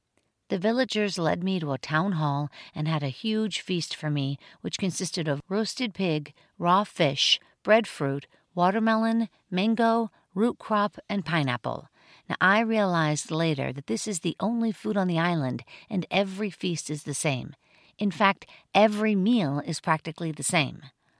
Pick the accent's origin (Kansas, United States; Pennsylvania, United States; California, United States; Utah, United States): Pennsylvania, United States; Pittsburgh; So, I'm from Pittsburgh, Pennsylvania. It's in the Midwest, just south of New York.